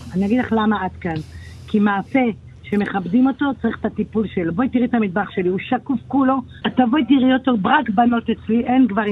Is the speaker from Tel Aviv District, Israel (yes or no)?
no; Jerusalem, Jerusalem District, Israel; אני רק יכולה לבוא ולהגיד לך, כירושלמית